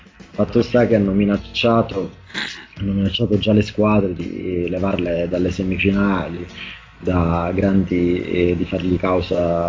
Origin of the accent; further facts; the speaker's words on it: Cariati, Calabria, Italy; ritorno sempre a Cariati, perché Cariati è la squadra di calcio del mio paese, era una squadra storica della Calabria.